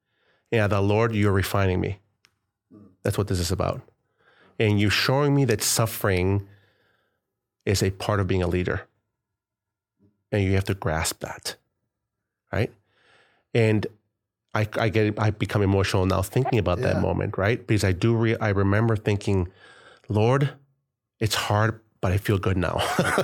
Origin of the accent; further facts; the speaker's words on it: Colombia; whether it's in Northern Michigan or it's in Nepal or it's in Colombia, my home country, wherever it is